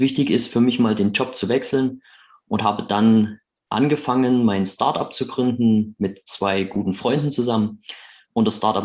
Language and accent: German; Chemnitz, Saxony, Germany; Ich bin Chemnitzer aus der Arbeiterstadt im schönen Sachsen.